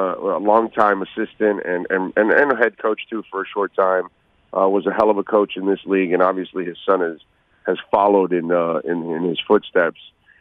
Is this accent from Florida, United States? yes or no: yes; Belle Glade, Florida, United States; I was born in Belgrade, and which is the western corner of Palm Beach County, and raised here in South Florida.